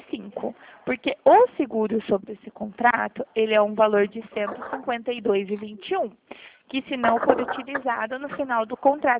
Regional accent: Limeira, São Paulo, Brazil; Eu sou do estado de São Paulo, né? O interior é aqui na cidade de Limeira.

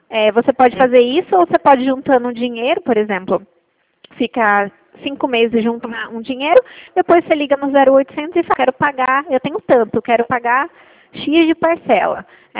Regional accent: Itu, São Paulo, Brazil; eu sou daqui de Itu.

